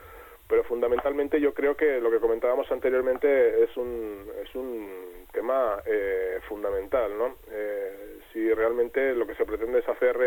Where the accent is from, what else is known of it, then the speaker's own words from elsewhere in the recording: Basque Country, Spain; Somos vascos y vascas